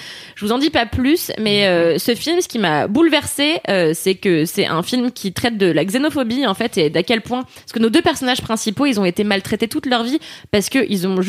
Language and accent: French; Levallois-Perret, Île-de-France, France; moi, je viens de Levallois-Perret, donc une commune extrêmement riche de gens blancs qui se mélangent très peu à d'autres ethnies.